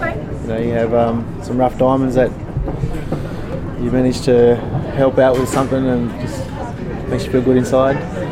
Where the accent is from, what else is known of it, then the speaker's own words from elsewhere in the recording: Coonamble, New South Wales, Australia; now in Dubbo, Australia; There was a lot of good and bad growing up in Coonamble, and being related to half the town was good.